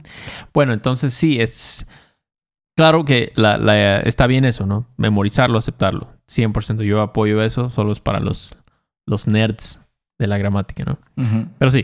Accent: Chacaltianguis, Veracruz, Mexico; Yo crecí ahí en Chacaltianguis, Veracruz. No había ni secundaria, ni telesecundaria había ahí.

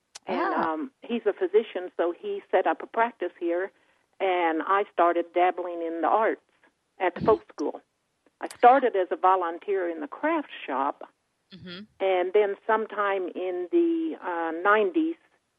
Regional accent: Arkansas, United States; Well, I grew up in Arkansas and did not actually learn to quilt there, but I watched my mother and her friends quilt.

